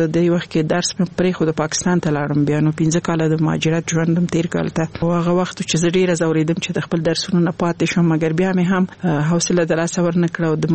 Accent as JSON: {"language": "Pashto", "region": "Laghman", "country": "Afghanistan", "also_born_or_lived": "Nangarhar", "said": "زه خپل د لغمان ولایت يم او زما مور غوښتل چې زه باید خځای کې درس وایم، نو ځکه هغه په لغمان کې وځي ماما کور کې په ننګرهار کې پریښوم."}